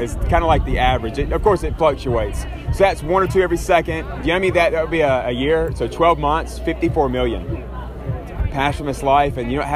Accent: Mobile, Alabama, United States; I grew up in Mobile.

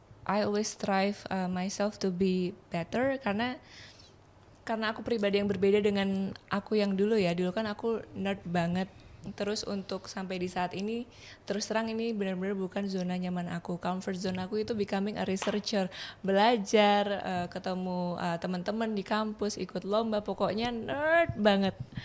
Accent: Yogyakarta, Special Region of Yogyakarta, Indonesia; Aku aslinya darahnya Jogja, cuman kemarin waktu ikut Putri Indonesia, karena atribusi aku Apnon, Apnon Jakarta Barat, jadinya represent DKI Jakarta 1.

